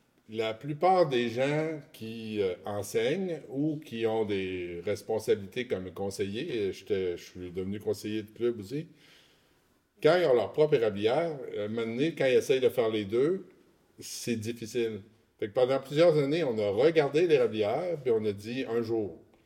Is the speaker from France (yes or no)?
no; Montreal, Quebec, Canada; Moi, je viens de Montréal, puis la fin de semaine, je ne retournais pas chez moi.